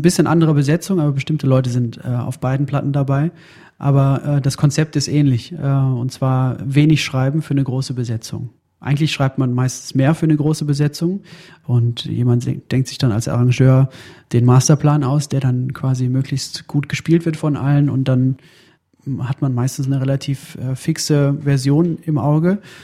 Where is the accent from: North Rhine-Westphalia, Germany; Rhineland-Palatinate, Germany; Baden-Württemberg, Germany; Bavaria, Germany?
North Rhine-Westphalia, Germany; Hagen; Ich komme aus Hagen.